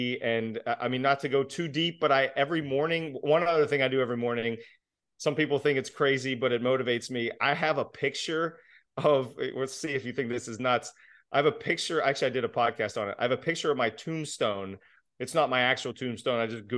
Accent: Pittsburgh, Pennsylvania, United States; I'm biased being from Pittsburgh

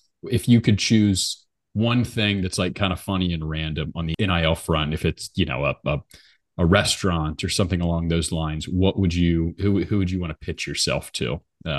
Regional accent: Charlotte, North Carolina, United States; And I'll tell you what, I'm from Charlotte, so I 2 hours from Pinehurst, 2 hours from Augusta.

